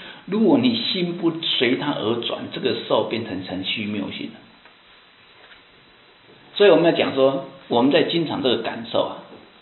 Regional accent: Taiwan; 我们台湾人喜欢吃臭豆腐

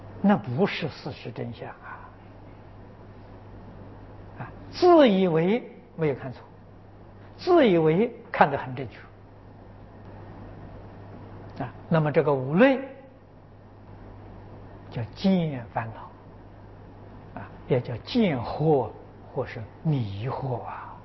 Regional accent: China; 我们中国人叫它做成见

